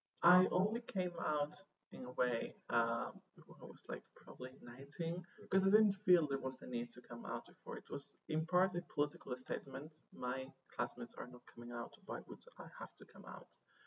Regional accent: northern Spain, Spain; Well, I was raised in Spain, in a very rural region of northern Spain.

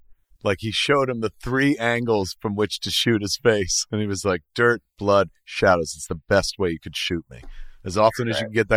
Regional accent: New Jersey, United States; I didn't grow up in Canada. I grew up in New Jersey.

